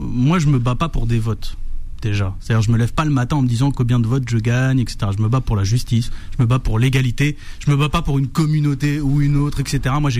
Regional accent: Île-de-France, France; moi, j'ai grandi en Seine-Saint-Denis, j'ai vu plein de gens que la politique a dégoûté.

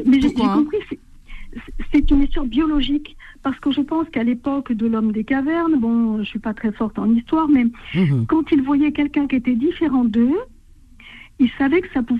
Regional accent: France; je suis française, si on peut dire.

